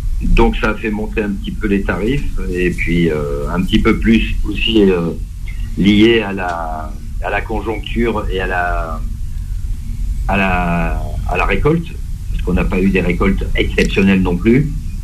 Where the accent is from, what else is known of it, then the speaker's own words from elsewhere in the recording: Mont-de-Marsan, Nouvelle-Aquitaine, France; J'ai commencé avec mon papa dans les Landes, dans le sud-ouest, puisque nous sommes de Mont-de-Marsan, chef-lieu des Landes.